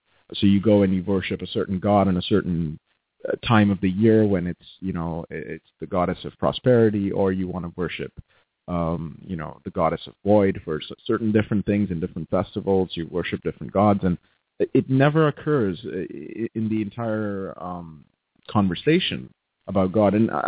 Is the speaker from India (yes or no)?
yes; Mumbai, Maharashtra, India; I grew up in Bombay, so Mumbai now, so B-Town represent.